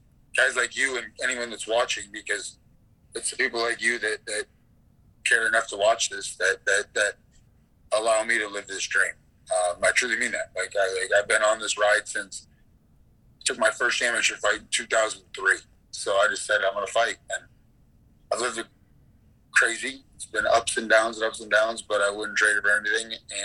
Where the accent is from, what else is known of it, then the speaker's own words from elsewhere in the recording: Midwest, United States; I grew up in the Midwest.